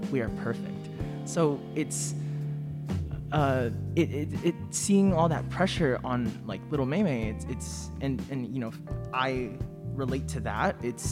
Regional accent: Philippines; now in United States; More specifically, when I came here from the Philippines, so I'm an immigrant.

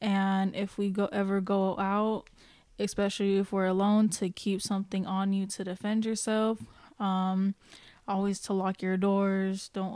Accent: Vallejo, California, United States; Life growing up in Vallejo was okay. There was some good things about it and some bad things about it. We have a lot of diversity, and when everyone comes together, it's just like a big, great community.

